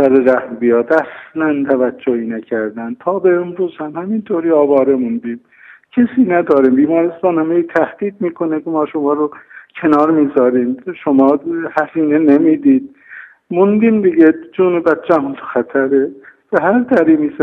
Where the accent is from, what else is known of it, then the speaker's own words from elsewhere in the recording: Iran; من به عنوان یک ایرانی، یک مسلمان، یک هموطن